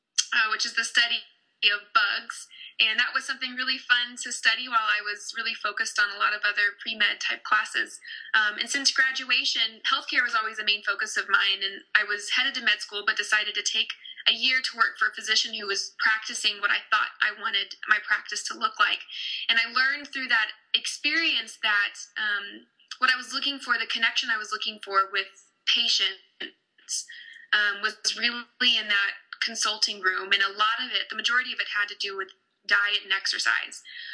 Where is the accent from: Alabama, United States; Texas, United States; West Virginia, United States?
Texas, United States; San Antonio; Obviously, I'm from San Antonio, so that's where my brain goes is tortillas and queso.